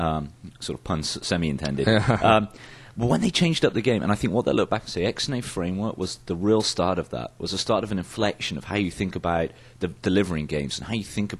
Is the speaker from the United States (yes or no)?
no; United Kingdom; is, you know, I grew up in the UK.